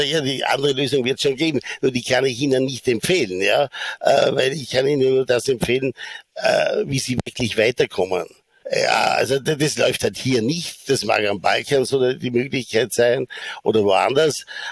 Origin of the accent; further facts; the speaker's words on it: Austria; als Österreicher